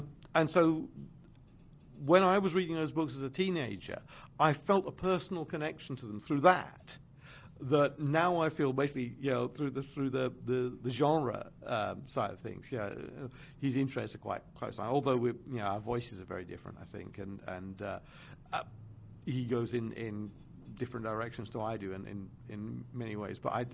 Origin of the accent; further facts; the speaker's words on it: London, United Kingdom; I'm also a Londoner.